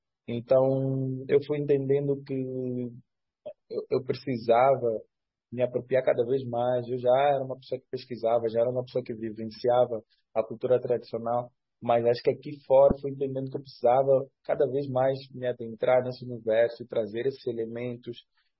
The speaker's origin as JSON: {"language": "Portuguese", "country": "Mozambique", "moved": "yes", "lives_now": "Brazil", "said": "Saí de Moçambique em 2015, então, portanto, fazem 10 anos que eu estou aqui no Brasil"}